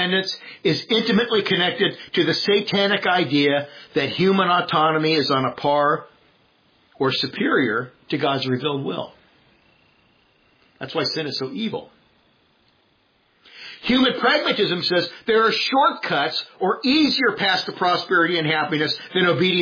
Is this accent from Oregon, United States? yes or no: no; California, United States; I was raised in California.